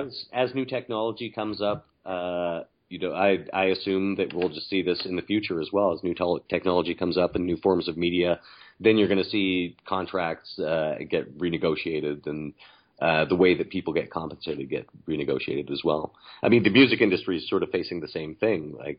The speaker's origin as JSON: {"language": "English", "town": "Edmonton", "region": "Alberta", "country": "Canada", "said": "I'm from Edmonton. I still live in Edmonton"}